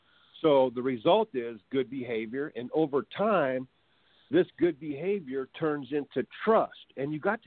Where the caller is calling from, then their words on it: California, United States; I'm calling from California.